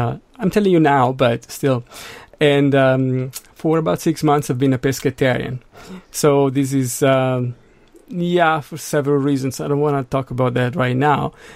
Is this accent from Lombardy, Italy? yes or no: yes; Milan, Lombardy, Italy; I'm from Milan, and really I have secondhand information about Bergamo and pretty much every other city around Milan.